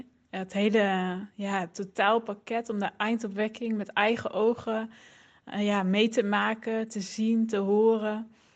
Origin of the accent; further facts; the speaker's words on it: Arnhem, Gelderland, Netherlands; Ik ben 31 jaar en ik kom uit Arnhem.